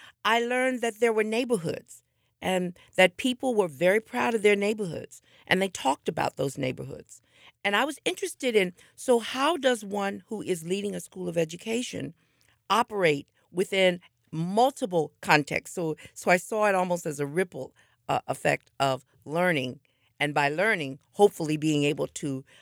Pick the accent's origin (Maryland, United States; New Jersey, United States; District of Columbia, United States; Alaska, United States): District of Columbia, United States; Washington; Well, I grew up in Washington, D.C. My parents were actually from North Carolina and Ohio, respectively.